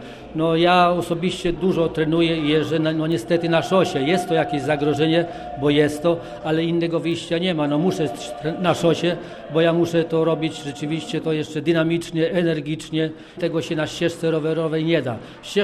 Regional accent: Sobowidz, Pomeranian Voivodeship, Poland; now in Pszczółki, Poland; To znaczy ja tu mieszkam obecnie w Pszczółkach, ale pochodzę niedaleko, bo pochodzę z Sobowidza, a to jest tylko 7 kilometrów stąd. I właśnie moje najlepsze lata, w latach 60., 70., mieszkałem w Sobowidzu.

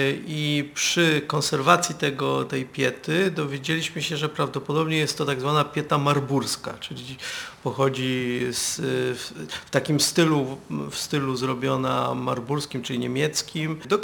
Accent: Gdańsk, Pomeranian Voivodeship, Poland; ja się wychowałem w Oliwie i moi rodzice wybudowali dom przy samym lesie.

